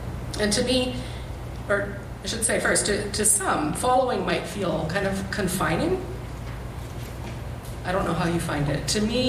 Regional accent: Ontario, Canada; Yes, I am from Ontario, and I started out there with teaching a number of years

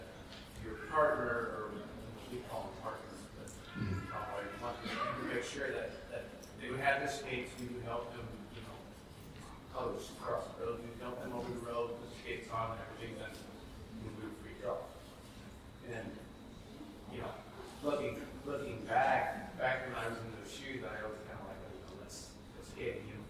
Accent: Ontario, Canada; we grew up in Southern Ontario, so we freestyle skating.

